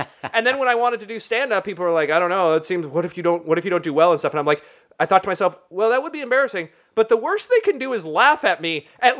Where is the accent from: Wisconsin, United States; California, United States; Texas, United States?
California, United States; Berkeley; he beat the living fuck out of me in my hometown in Berkeley, in front of my friends